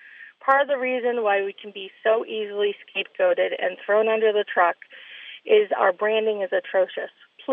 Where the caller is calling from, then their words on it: Marlborough, Massachusetts, United States; I am calling from Marlborough, Massachusetts.